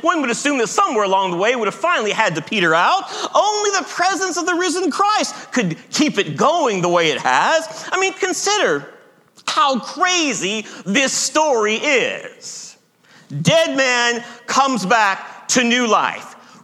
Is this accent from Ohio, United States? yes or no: yes; Ohio, United States; I grew up in South Central Ohio, didn't have a lot of earthquakes there, all right?